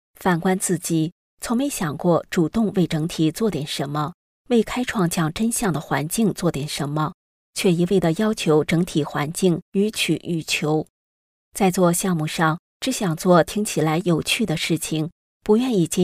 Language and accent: Chinese; United States; moved away as an adult; now in Australia; 因为我是从美国来到澳洲